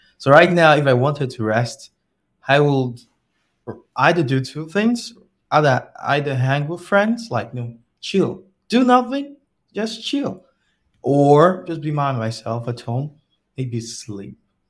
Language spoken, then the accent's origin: English; Nigeria; English is a second language; I am a backend engineer at Grace Health, and I am from Nigeria.